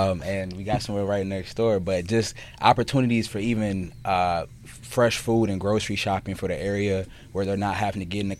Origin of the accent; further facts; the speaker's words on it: Ypsilanti, Michigan, United States; I grew up in Ypsilanti. I went to Willow Run that no longer exists.